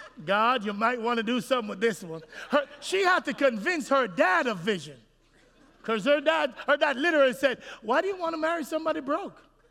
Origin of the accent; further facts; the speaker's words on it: Jamaica; I'm from Jamaica. I'm like, ain't nobody need no edges.